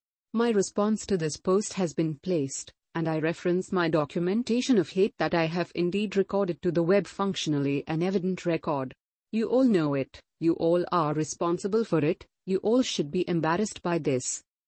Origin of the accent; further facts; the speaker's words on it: San Bernardino, California, United States; born there; I was born on September 1, 1965 in San Bernardino, California.